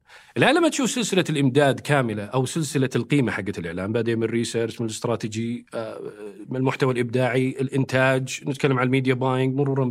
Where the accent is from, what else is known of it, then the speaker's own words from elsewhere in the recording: Saudi Arabia; إلى أدى أن عندنا إحنا كسعوديين اضطرارا أن نلجأ غير السعودي